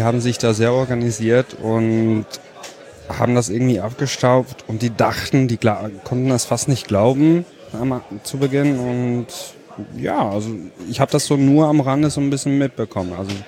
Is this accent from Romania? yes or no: no; Zurich, Switzerland; Ich komme aus Zürich. Bisschen weiter weg von hier